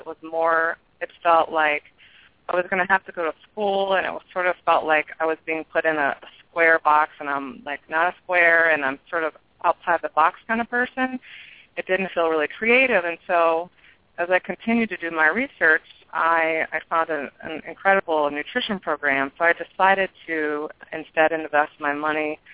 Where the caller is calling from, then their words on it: Minnesota, United States; The frozen tundra of Minnesota.